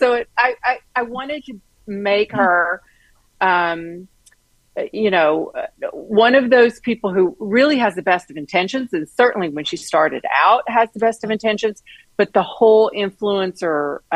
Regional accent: Tennessee, United States; Well, I can definitely turn the accent up. Yep. I grew up in Tennessee, so.

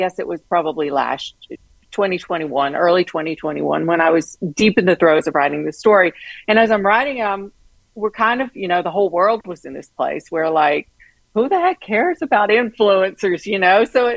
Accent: Tennessee, United States; Well, I can definitely turn the accent up. Yep. I grew up in Tennessee, so.

